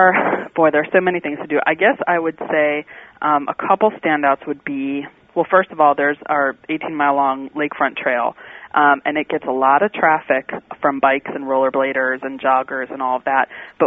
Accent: Chicago, Illinois, United States; I am a Chicago native. I was born in Evanston, just north of the city, and grew up here.

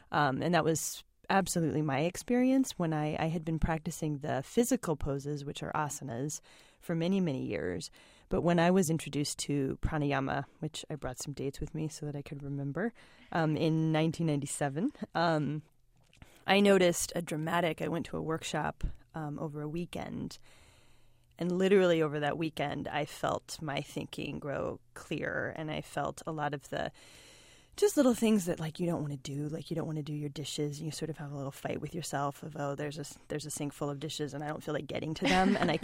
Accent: Oregon, United States; And I grew up in Oregon, so I had known about yoga even from younger than

